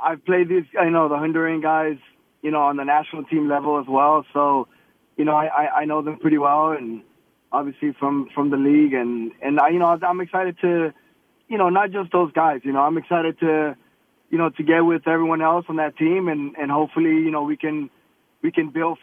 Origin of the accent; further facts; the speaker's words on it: Houston, Texas, United States; Yeah, I was born and raised here in Houston.